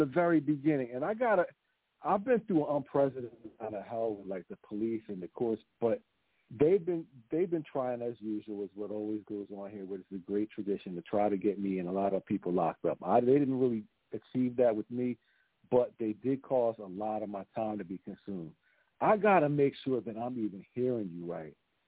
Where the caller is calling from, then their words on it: New Jersey, United States; I'm calling from South Jersey.